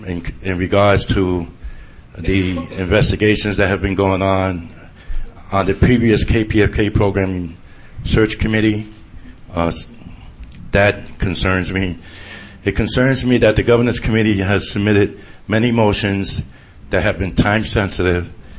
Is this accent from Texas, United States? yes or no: no; New York, United States; now in California, United States; And as a New Yorker that's implanted in California